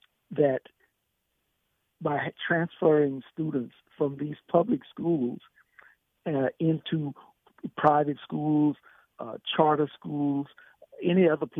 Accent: Opelousas, Louisiana, United States; My hometown of Opelousas, Louisiana, is the perfect example.

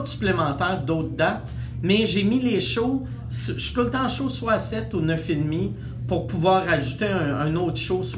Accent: Quebec City, Quebec, Canada; je risque d'en rajouter parce que, tu sais, je viens de Québec, puis elle est fun, cette ville-là.

